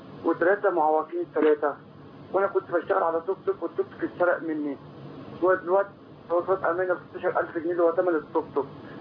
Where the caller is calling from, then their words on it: Giza, Giza Governorate, Egypt; من الجيزه.